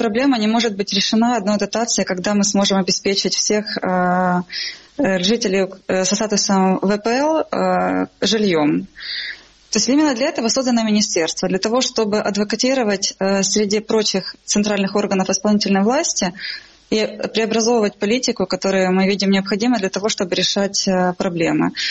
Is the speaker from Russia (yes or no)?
no; Donetsk, Donetsk Oblast, Ukraine; now in Kyiv, Ukraine; я из Донецка, да. Я очень много лет назад переехала в Киев, но вся моя основная семья в виде родителей и моих сестер, братьев, это Луганская и Донецкая область